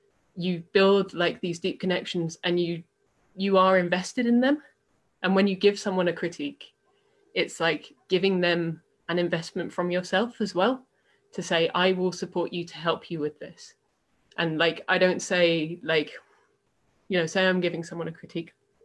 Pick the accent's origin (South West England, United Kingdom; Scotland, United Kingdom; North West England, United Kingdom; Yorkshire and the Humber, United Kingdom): South West England, United Kingdom; Bristol; relationships that I built in the anarchist community in my hometown in Bristol